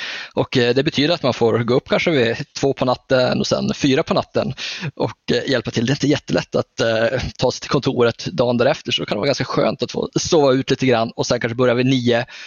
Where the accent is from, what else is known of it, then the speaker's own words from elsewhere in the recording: Norrland, Sweden; Jag är ju norrlänning